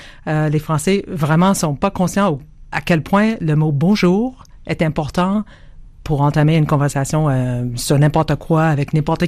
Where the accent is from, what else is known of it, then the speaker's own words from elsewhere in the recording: Quebec, Canada; accent: Québécois; now in France; L'accent québécois, quand on est arrivé en France en 99-2000, les gens riaient de notre accent québécois.